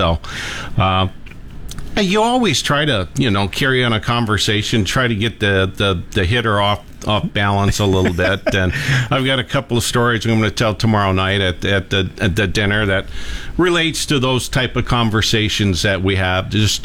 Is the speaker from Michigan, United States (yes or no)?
yes; Detroit, Michigan, United States; I'm from Detroit. Yeah. I grew up a Tiger fan.